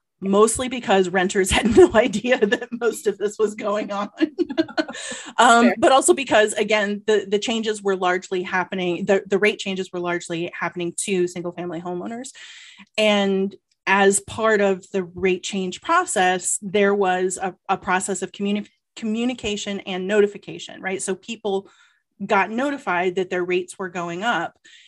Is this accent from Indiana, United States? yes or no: no; Georgia, United States; I mean, I'm from Georgia and I validate, like, I hate being hot so much.